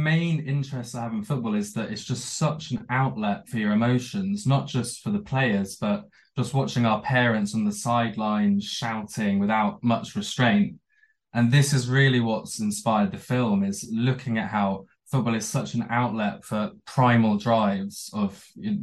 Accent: South East England, United Kingdom; my passion for filmmaking actually began growing up in Buckinghamshire.

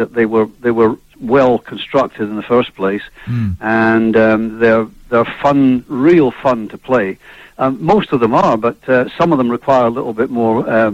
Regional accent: Scotland, United Kingdom; moved away as an adult; now in London, United Kingdom; we're a British band. We grew up in Scotland and started in Scottish bands, and everybody moved to London

